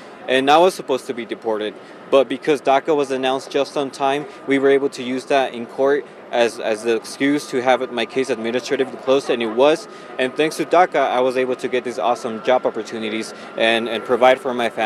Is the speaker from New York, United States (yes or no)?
no; South Salt Lake, Utah, United States; moved away as an adult; I grew up in Utah since I was 9 years old. After I graduated high school here in South Salt Lake, I enrolled in a college in the state of Louisiana